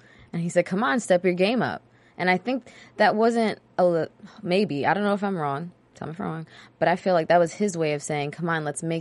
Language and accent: English; Queens, New York, United States; I love her, but … 's my girl. We're both from Queens.